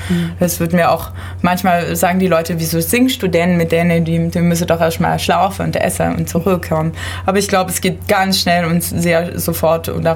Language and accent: German; Biberach, Baden-Württemberg, Germany; dass wir auch wieder eine Aufführung in meiner Heimatstadt Biberach haben werden am 31.10.